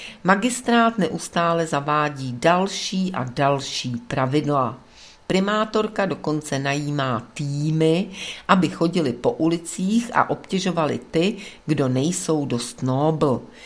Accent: Prague, Czechia; Vyrůstal jsem v Praze, hrál jsem si na dnešním Vítězném náměstí a v okolí, tehdy se to jmenovalo náměstí VŘSR

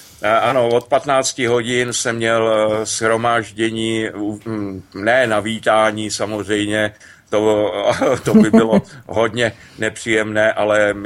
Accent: Ústí nad Labem, Ústí nad Labem Region, Czechia; born there; jsem narozený v Ústí roku 57 v noci

